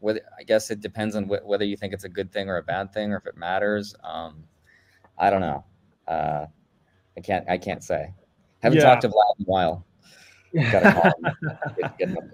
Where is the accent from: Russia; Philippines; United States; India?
Russia; English is a second language; So if anyone watching this doesn't know, I'm Russian. I was born actually in the Soviet Union, like right before it collapsed. So technically I'm a Soviet.